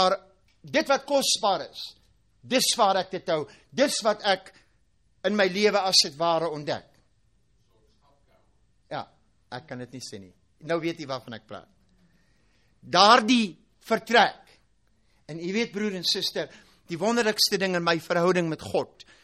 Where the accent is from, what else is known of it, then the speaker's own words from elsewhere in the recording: Free State, South Africa; toe ek in Suid-Afrika groot geword het, toe ons kleinkinders was, was ons verskriklik arm gewees. Ons het daar in 'n dorpie in die Vrystaat groot geword